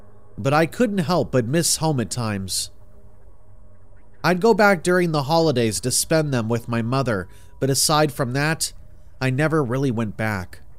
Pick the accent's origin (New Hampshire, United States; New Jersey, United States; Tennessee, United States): New Hampshire, United States; Portsmouth; moved away as an adult; I'm originally from New England, having been born in Portsmouth, New Hampshire. When I graduated high school, I decided that I didn't want to spend my entire life living in the same area I had been born in.